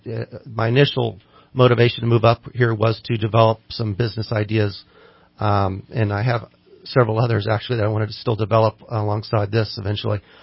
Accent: Midwest, United States; I grew up in the Midwest, and Redding just kind of reminds me of going back in time

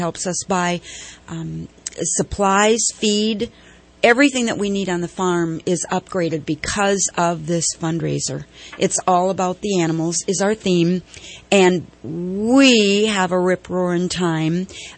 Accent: Michigan, United States; I was raised in Michigan by my grandparents on a farm and then became a nurse.

